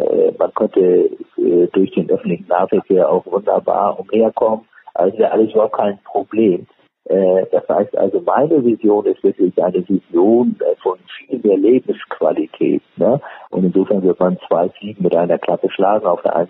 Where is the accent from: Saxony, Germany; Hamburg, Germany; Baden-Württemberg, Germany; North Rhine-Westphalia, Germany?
Hamburg, Germany; Als ich Kind gewesen war in den 50er Jahren, ich bin in Hamburg groß geworden